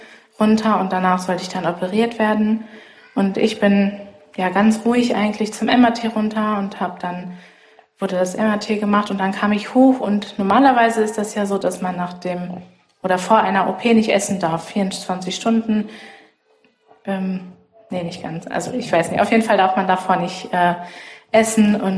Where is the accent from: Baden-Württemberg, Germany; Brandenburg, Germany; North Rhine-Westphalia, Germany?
North Rhine-Westphalia, Germany; Hüllhorst; ich bin 18 Jahre, ich komme aus der Gemeinde Hüllhorst